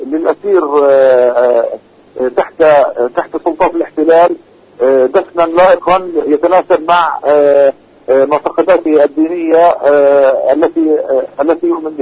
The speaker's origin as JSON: {"language": "Arabic", "country": "Palestine", "said": "علينا كفلسطينيين أن نشعر هذا الاحتلال بأنه سيدفع الثمن."}